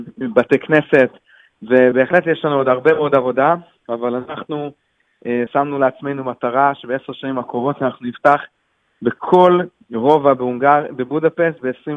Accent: Hungary; אני בעצמי בא ממשפחה יהודית-הונגרית, גדלתי פה בתקופת הקומוניזם, וההורים שלי בעצמם לא ידעו שהם יהודים עד גיל העשרה

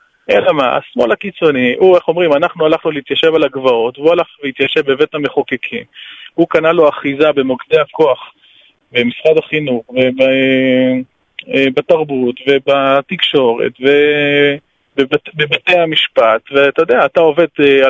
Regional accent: Jerusalem, Jerusalem District, Israel; אני ירושלמי במקור

